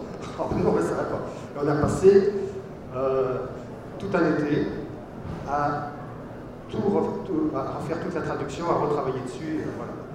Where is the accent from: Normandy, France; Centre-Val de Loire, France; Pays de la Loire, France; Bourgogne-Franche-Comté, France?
Pays de la Loire, France; Nantes; moved away as an adult; après mon bac à 18 ans, je partais vers les Andes, j'étais tout seul parce que je suis nantais.